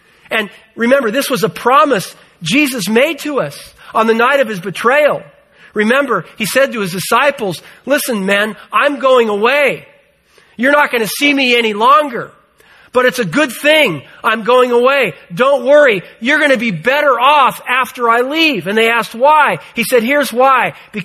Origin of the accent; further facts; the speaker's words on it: California, United States; As you know, I was raised here in the Bay Area. I mean, and I've always been on this side of the Bay.